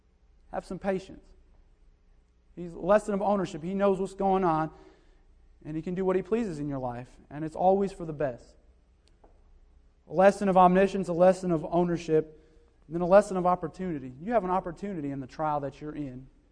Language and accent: English; Florida, United States; also born or lived in Connecticut; I was 2 years old, but we moved from Connecticut down to South Florida, right around the corner from Pastor and his family.